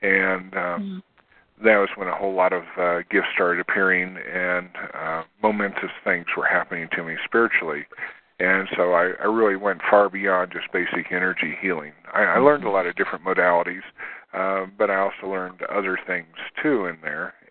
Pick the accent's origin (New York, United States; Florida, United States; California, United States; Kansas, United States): Kansas, United States; Wichita; moved away as an adult; now in Denver, United States; I'm from Wichita, Kansas, and moved to Denver in 1981.